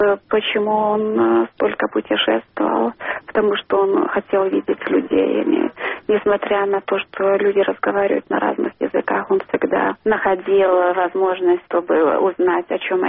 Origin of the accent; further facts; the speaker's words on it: Belarus; я уроженка Беларусі, но я родилась в Советском Союзе.